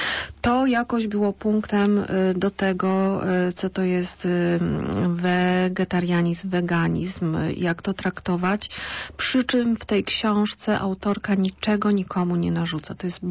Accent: Poznań, Greater Poland Voivodeship, Poland; Tak, ta pani mieszka w Poznaniu, jesteśmy z Poznania.

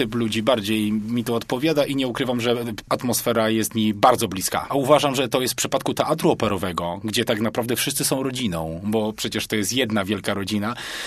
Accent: Kraków, Lesser Poland, Poland; Ja jestem Krakusem, czyli powiedzmy finansowo niedaleko was.

